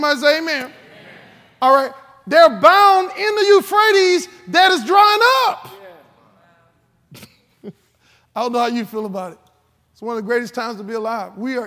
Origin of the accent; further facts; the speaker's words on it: United States; Americans are so ignorant because we're so American-centered. We believe that everything centers around America